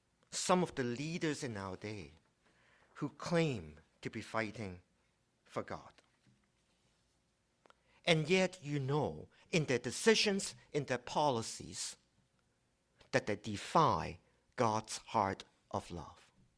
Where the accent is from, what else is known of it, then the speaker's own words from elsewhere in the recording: Hong Kong; moved away; Like I said, I came from Hong Kong originally. I left Hong Kong when it was still a British colony.